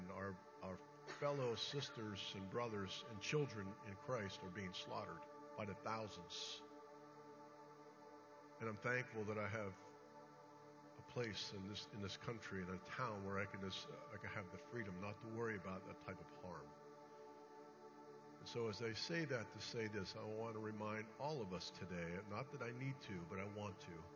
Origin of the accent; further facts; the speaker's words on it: United States; I'm thankful that I'm an American.